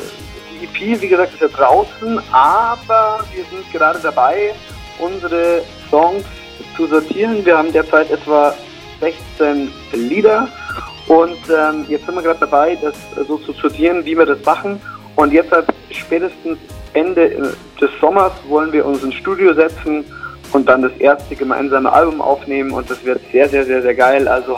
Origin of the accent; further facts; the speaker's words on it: Rosenheim, Bavaria, Germany; ich komme beispielsweise aus Rosenheim, ganz im Südosten der Republik